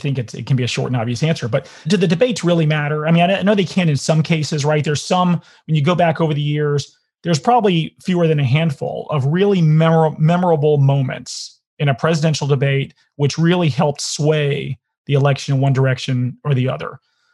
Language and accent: English; Tennessee, United States; I'm from Tennessee, right?